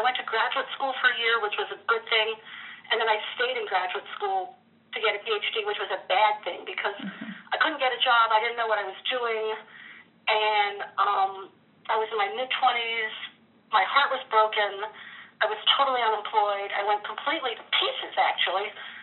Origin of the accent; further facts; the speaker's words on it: New Jersey, United States; I was raised in New Jersey, and New Jersey is actually a very haunting, fascinating place